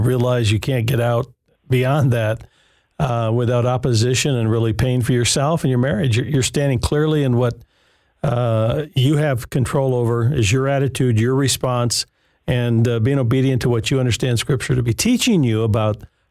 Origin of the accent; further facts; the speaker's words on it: Michigan, United States; Well, thank you for calling from the Hazlet area in beautiful Michigan, my home state.